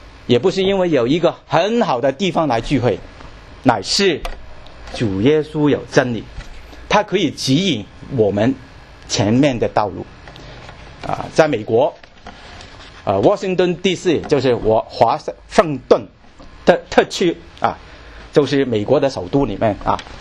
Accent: China; 我相信我们中国人可能不会见状，是吧？

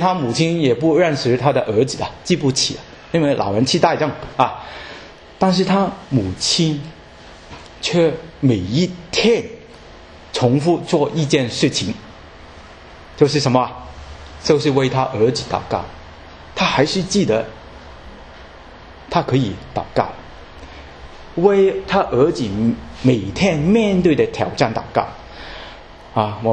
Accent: China; 不知道是不是因为我们中国人的自我个性强

